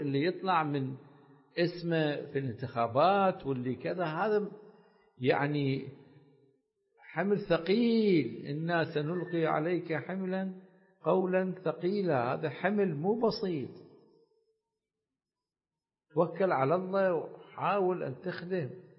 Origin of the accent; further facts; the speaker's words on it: Iraq; في بلدنا العراق أيضا. العراق بلد الإمام الحسين